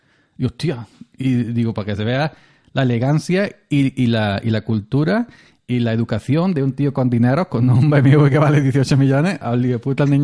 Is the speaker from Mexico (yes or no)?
no; Málaga, Andalusia, Spain; also born or lived in Granada / Córdoba; Pero de pequeño me fui a Málaga. Y luego a Córdoba. Y luego a Málaga otra vez. Y luego acuerdo otra vez. Entonces no tengo acento granadino, porque me fui con 8 o 9 añitos de Granada.